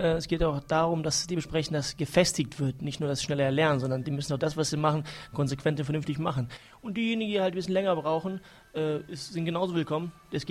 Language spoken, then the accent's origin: German; Serbia; now in Germany; Ich, Serbe.